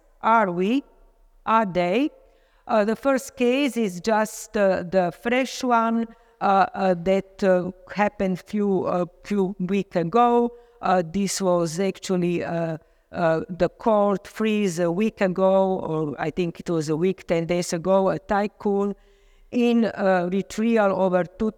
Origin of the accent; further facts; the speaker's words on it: Slovenia; because I'm coming from Slovenia. I live there and work there